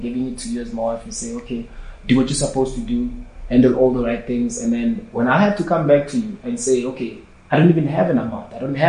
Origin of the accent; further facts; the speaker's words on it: South Africa; the challenge of being a South African, that there's a certain standard, that you need to maintain.